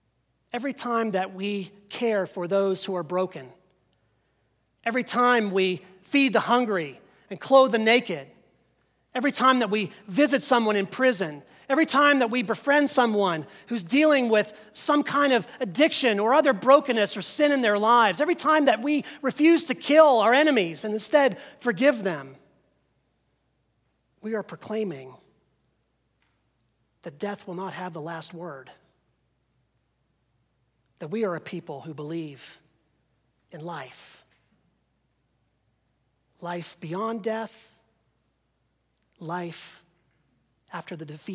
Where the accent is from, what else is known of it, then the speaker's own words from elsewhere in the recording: Pennsylvania, United States; When I was a kid, growing up in Western PA